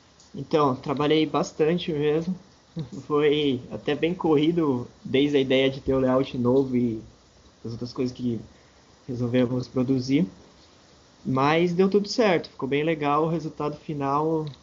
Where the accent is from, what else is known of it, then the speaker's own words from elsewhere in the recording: São Paulo, Brazil; Eu já morei lá também uns tempos, mas eu sou mesmo de São Paulo.